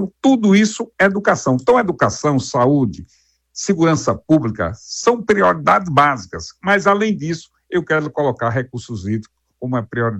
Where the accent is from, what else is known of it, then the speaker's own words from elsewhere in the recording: Antas, Bahia, Brazil; Minha terra natal, a cidade de Antas, antigamente